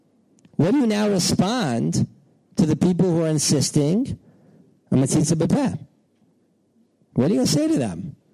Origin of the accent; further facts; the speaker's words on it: Houston, Texas, United States; I remember once I was came to visit my hometown of Houston.